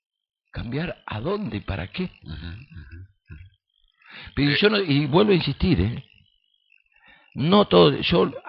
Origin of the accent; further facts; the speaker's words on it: Concordia, Entre Ríos, Argentina; La realidad mía es que yo vivo en Concordia y nací y me crié acá en Concordia